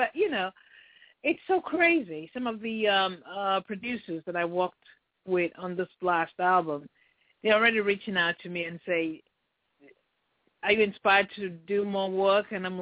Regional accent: Nigeria; I'm originally from Nigeria. That's in West Africa

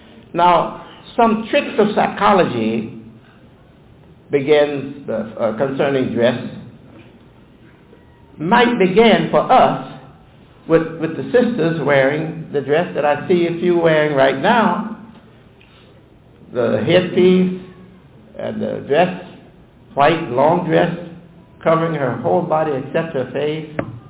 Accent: Detroit, Michigan, United States; So, I was born in Detroit, and Detroit is my home.

